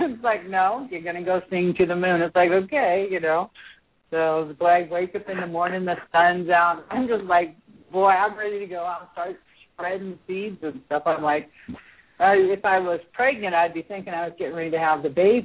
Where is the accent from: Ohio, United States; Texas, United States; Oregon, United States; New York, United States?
Oregon, United States; Stayton; born there; now in Apple Valley, United States; And I was born in Stayton, Stayton, Oregon, at 9:40 a.m. And I live in Apple Valley, California.